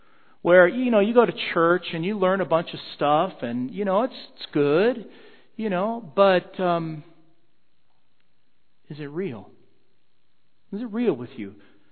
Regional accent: Dillon Valley, Colorado, United States; I grew up in Colorado. I still remember the house. It was a greenhouse. 134 Big Elk Road in Dillon Valley, Colorado.

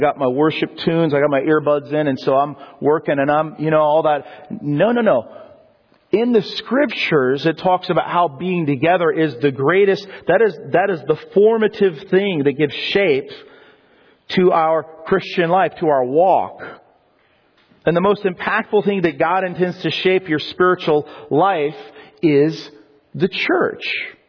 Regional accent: Colorado, United States; growing up in Colorado, there were a few times when what I would do is I'd drive up to Loveland Pass. It was near my house.

